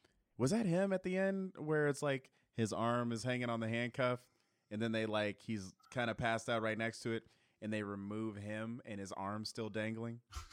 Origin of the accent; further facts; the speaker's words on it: California, United States; So I grew up in California, that's all we have, just Taco Bell, right?